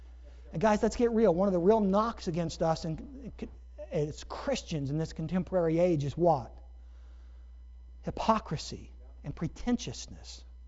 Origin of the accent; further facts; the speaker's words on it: Grove City, Ohio, United States; And I said, "From Ohio." I said, "I grew up in Grove City."